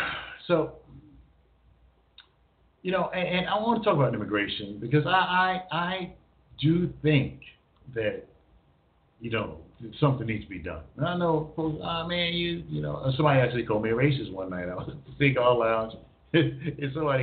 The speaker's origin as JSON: {"language": "English", "country": "United States", "said": "I mean, I am an American. I'm an American."}